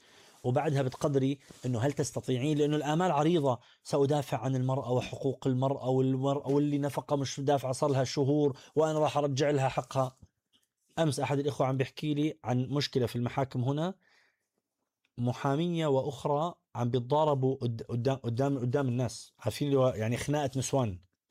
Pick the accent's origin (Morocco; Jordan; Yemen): Morocco; توجه العلماني اجتاح بلدي المغرب، قلت ربما هذا أمر أستطيع أعطي فيه